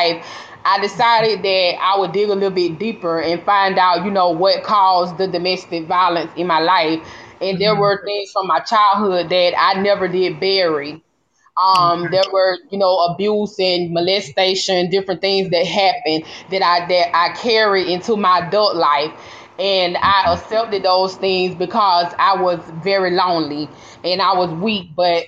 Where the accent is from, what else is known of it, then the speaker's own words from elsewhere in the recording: Quincy, Florida, United States; I was born and raised in Quincy, Florida … which was my grandmother.